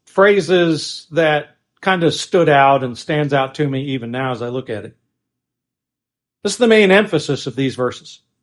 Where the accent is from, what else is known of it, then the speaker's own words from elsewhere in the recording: Pennsylvania, United States; Where I was born and raised in Northeast Pennsylvania, they would come out of Canada, and they would go by, and at times they would think clouds were going across.